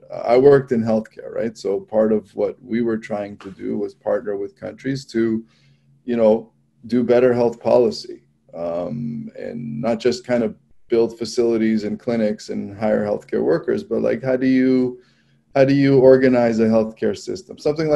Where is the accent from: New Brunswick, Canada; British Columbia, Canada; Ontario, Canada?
Ontario, Canada; Toronto; So I'm Canadian. I mean, I grew up in Toronto.